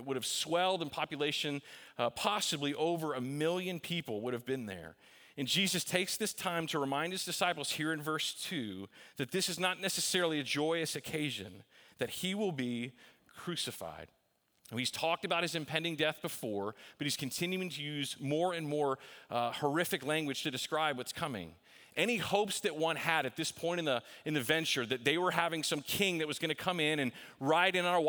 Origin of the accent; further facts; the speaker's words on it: Texas, United States; My mom made us fried chicken because we're from Texas, so we make fried chicken, right?